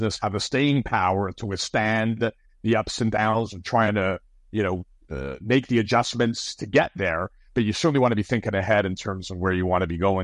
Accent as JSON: {"language": "English", "country": "Canada", "said": "being the Canadian in the room"}